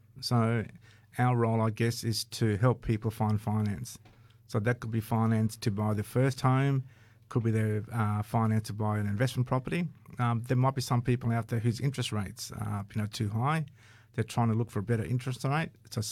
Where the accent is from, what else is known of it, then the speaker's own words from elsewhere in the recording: Northern Territory, Australia; moved away as an adult; now in Sydney, Australia; I've been in Sydney since 2007, but what probably a lot of people don't know about me is that we're from the Northern Territory.